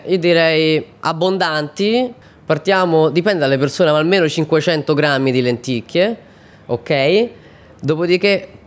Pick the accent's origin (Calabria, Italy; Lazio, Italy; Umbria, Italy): Lazio, Italy; Viterbo; sono di Viterbo